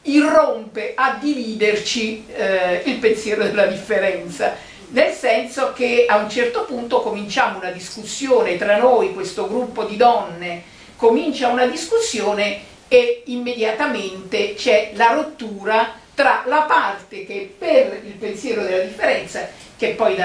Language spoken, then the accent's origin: Italian; Naples, Campania, Italy; io vivevo a Napoli, sono di Napoli